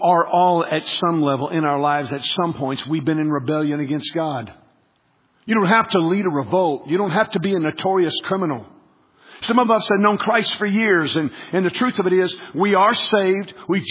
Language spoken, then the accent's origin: English; the South, United States; I grew up in the South where everybody goes to church.